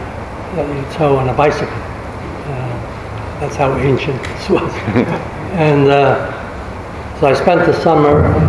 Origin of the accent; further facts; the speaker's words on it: Trenton, New Jersey, United States; No, I grew up in Trenton, New Jersey.